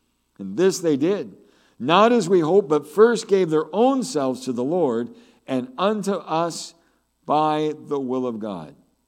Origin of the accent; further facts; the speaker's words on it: Vancouver, British Columbia, Canada; I think sometimes that we as Canadian Vancouver Christians are so self-sufficient and prosperous